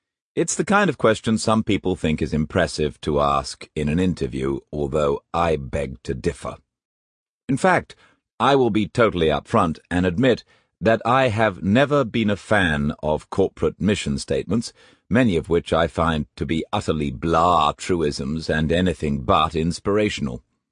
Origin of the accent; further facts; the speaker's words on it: England, United Kingdom; My first contact with anything approaching mission statements was as a boy growing up in England.